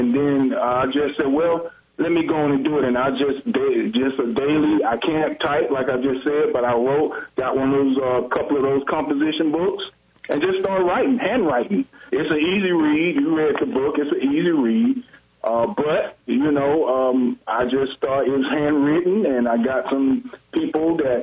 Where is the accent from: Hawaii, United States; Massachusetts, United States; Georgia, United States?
Georgia, United States; Atlanta; I'm in Atlanta, Georgia. This is my hometown, born and reared here. And my travels have brought me back here.